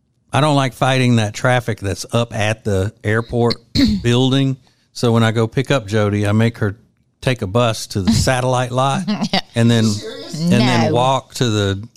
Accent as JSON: {"language": "English", "town": "Winfield", "region": "Louisiana", "country": "United States", "tie": "born or raised there", "said": "he used to live and work in my hometown of Winfield."}